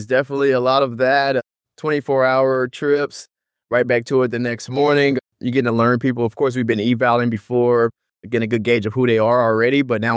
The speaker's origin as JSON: {"language": "English", "town": "Dallas", "region": "Texas", "country": "United States", "said": "I mean, I come from Dallas, Texas, so I've always been a traveler, right?"}